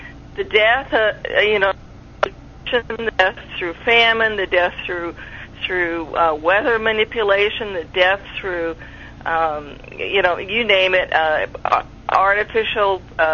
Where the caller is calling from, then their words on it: Washington, United States; I'm calling from Washington.